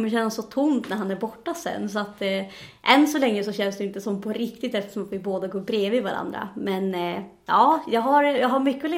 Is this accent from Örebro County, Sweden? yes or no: no; Norrbotten County, Sweden; now in Umeå, Sweden; Jag är 27 år gammal och jag är uppvuxen i Tornedalen från början, men bor just nu i Umeå sedan 2 år tillbaka.